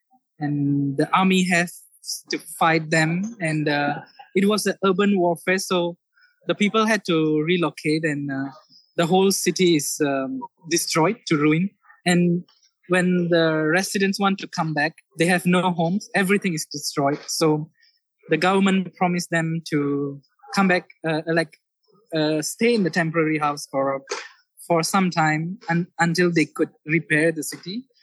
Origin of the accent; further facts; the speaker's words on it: Malaysia; I'm from Malaysia, which is really close to Philippines